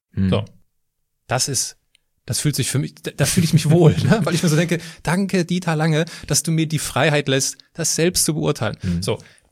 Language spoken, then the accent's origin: German; Westerwald, Germany; ganz in der Nähe, wo ich herkomme, im Westerwald.